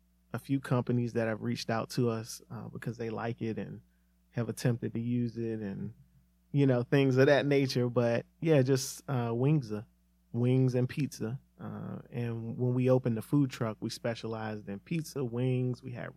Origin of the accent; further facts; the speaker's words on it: Lanham, Maryland, United States; moved away as an adult; now in Charlotte, United States; Well, I'm originally from Lanham, Maryland, which is in Prince George's County. And I've been in Charlotte since actually 2006.